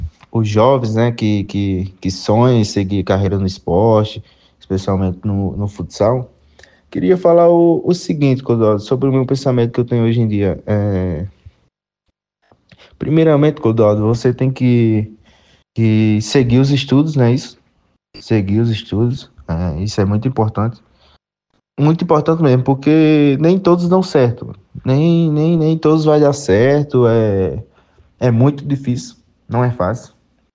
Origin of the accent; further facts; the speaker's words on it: Catolé do Rocha, Paraíba, Brazil; A importância da minha terra natal, Catolé do Rocha, na minha formação, não é isso? Minha formação, Clodoaldo, em Catolé do Rocha, foi uma das partes assim de cara que me ajudou bastante, sabe?